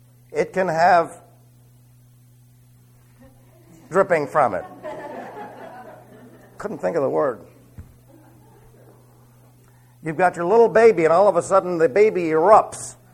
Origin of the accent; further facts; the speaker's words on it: New York City, New York, United States; Look, I was raised in New York City. I have to admit to you that New York City is not, well, it's not a nice place.